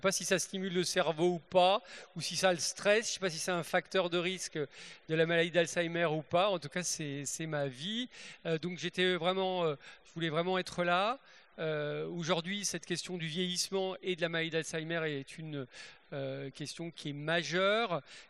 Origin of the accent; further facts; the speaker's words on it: Metz, Grand Est, France; born there; Je suis né à Metz, en Moselle.